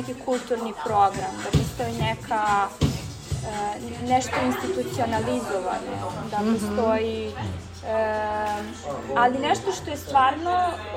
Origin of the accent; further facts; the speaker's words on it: Barajevo, Belgrade, Serbia; smo oboje sa periferije grada. Ja sam iz Barajeva, oni sa Umke